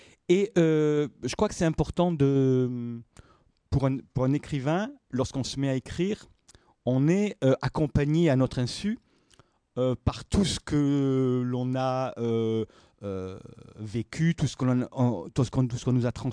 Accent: Nice, Provence-Alpes-Côte d'Azur, France; Je suis niçois, même si j'ai vécu longtemps ailleurs, Sioux-Niçard, et je suis sensible aux trois frontières niçoises.

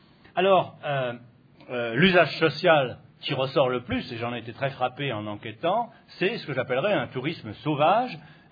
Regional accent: Provence-Alpes-Côte d'Azur, France; Alors évidemment, quand on est provençal

